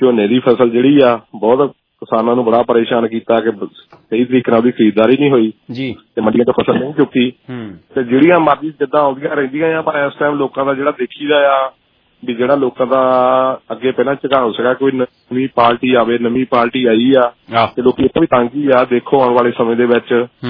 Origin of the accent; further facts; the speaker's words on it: Punjab, India; ਪੰਜਾਬ ਦੀ ਜਿਹੜੀ ਮਿੱਟੀ ਚ ਆਪਾਂ ਜੰਮੇ ਪਲੇ ਆ, ਖੇਡੇ ਆ, ਜਿੱਥੇ ਵੱਡੇ ਹੋਏ ਆ